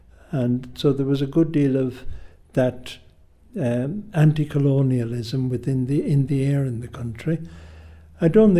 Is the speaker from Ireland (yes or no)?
yes; Ireland; A situation I suppose we could sympathise with as Irish people very much.